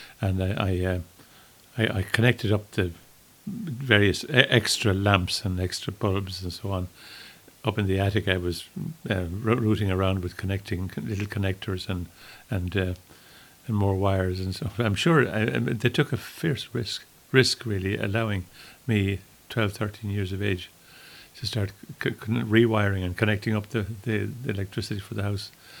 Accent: Ballinamore, Connacht, Ireland; there was plenty to do for a young lad growing up in Ballinamore.

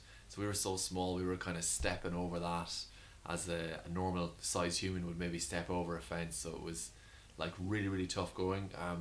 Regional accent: Roscrea, Munster, Ireland; So I grew up in Roscrane, County Tipperary, and from a very young age I just loved being out in the outdoors.

